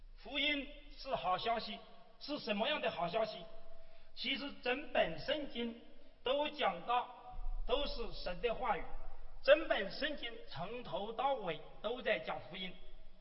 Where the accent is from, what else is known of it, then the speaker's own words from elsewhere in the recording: Hunan, China; now in Shanghai, China; 我是从上海来的湖南人，是一个不仅是从上海来的湖南人，而且还是一个很会讲方言的传道人。